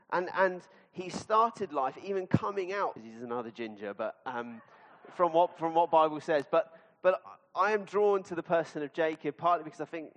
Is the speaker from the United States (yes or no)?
no; Fareham, South East England, United Kingdom; But yes, I grew up in Fareham. It was my home church from about when I was about 8 years old.